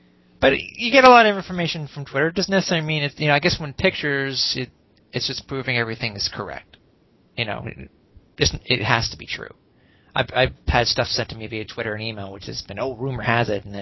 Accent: Canada; I said, "No, Mr. Foster, I'm from Canada."

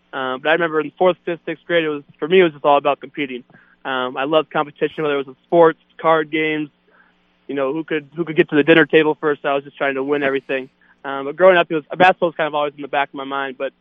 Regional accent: Minnesota, United States; Growing up, I had season tickets to the Gophers, and I was always at all those games.

